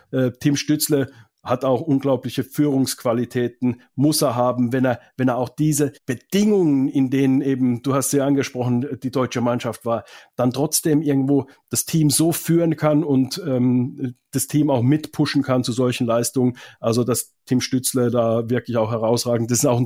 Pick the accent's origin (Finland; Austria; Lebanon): Finland; German is a second language; Ich komme ja aus Finnland.